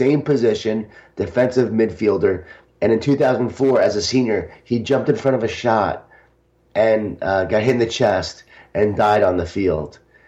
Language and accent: English; Smithtown, New York, United States; I was a high school athlete in Long Island, New York. I grew up in Smithtown, New York, Jewish Italian family, a lot of food, a lot of guilt, a lot of wine, a lot of whining